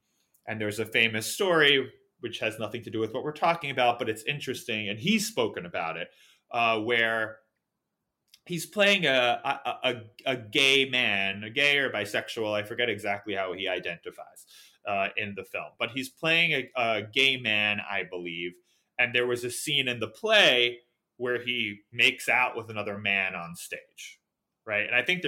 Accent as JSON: {"language": "English", "town": "New York City", "region": "New York", "country": "United States", "tie": "born or raised there", "said": "one of the amazing things about growing up in New York City, and people always say to me, wow, that's so weird that you grew up in New York City."}